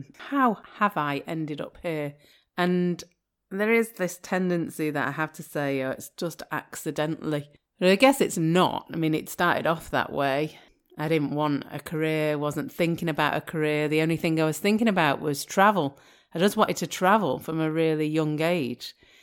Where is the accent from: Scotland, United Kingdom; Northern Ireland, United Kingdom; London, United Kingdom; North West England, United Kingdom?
North West England, United Kingdom; And growing up in the Northwest was pretty special because ICI companies were everywhere and they were breaking up